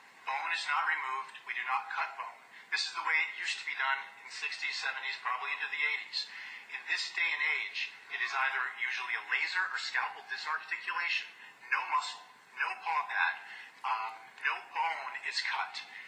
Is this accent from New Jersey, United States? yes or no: yes; Middletown, New Jersey, United States; I'm from Middletown, New Jersey.